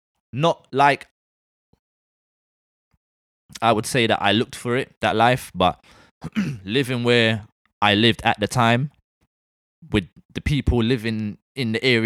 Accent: London, United Kingdom; young boy growing up in Northwest London. For the sake of the cliche, let's say young guy growing up in a hood, innit?

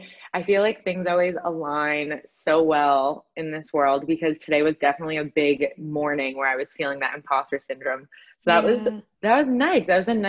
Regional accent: New Jersey, United States; So I grew up in New Jersey. Both of my parents immigrated to the US when they were kids. My mom was born in Puerto Rico

